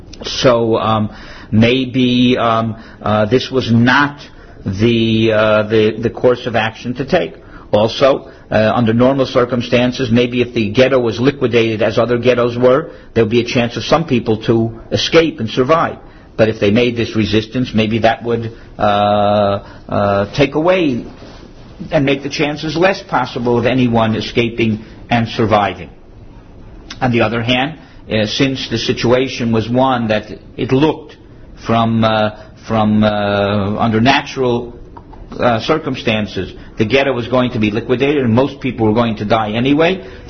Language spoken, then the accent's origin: English; Miami, Florida, United States; I'm from Miami, and I just got off a plane, and I'm only a visitor here.